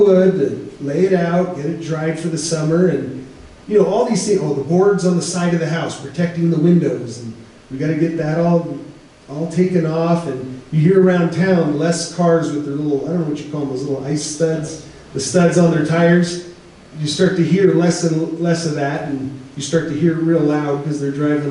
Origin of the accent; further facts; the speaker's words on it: California, United States; But growing up in the Bay Area, you don't appreciate the seasons the same way as if you lived up here or in Wyoming.